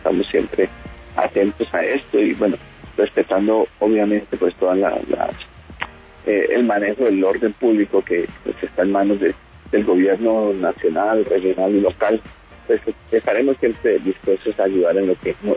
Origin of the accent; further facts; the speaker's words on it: Santander, Colombia; yo soy del Magdalena Medio Santanderiano, propiamente de la Recta Bermeja, allá hemos vivido los procesos de paz, han ayudado mucho al territorio a pensarse.